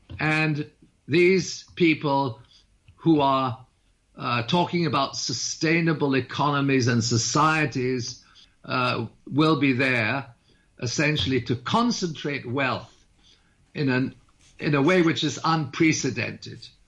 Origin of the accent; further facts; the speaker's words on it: Canada; I'm not making any kind of comment on U.S. elections. I'm a Canadian, okay?